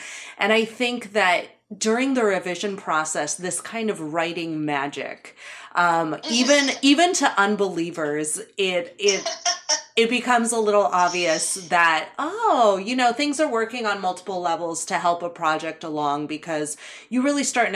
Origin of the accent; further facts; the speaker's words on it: California, United States; I'm originally from California, so we're allowed to talk about serendipity with a straight face.